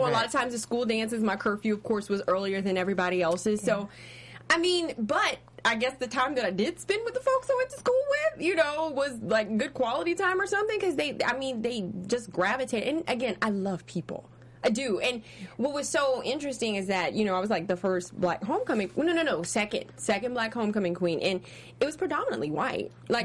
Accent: the South, United States; accent: southern; And I'm going to go ahead and get my southern accent on.

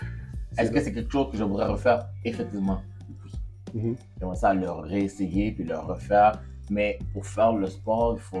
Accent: Gatineau, Quebec, Canada; also born or lived in Montreal / Ottawa; J'ai grandi à Gatineau. Ottawa, Gatineau. Donc, je suis né à Montréal seulement. Donc, évidemment, de très, très, très jeune âge, mes parents décidaient de déménager de Montréal à Ottawa.

